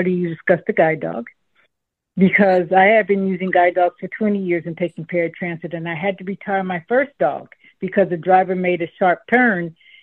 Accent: Los Angeles, California, United States; I am unfortunately not in your region, so I am not from Fresno. I am from LA.

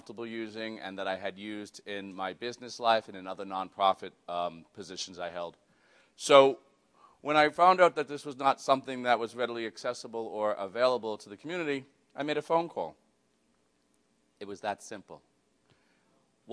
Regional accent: New York City, New York, United States; I'm from the East Coast. Yeah, so my city, New York City.

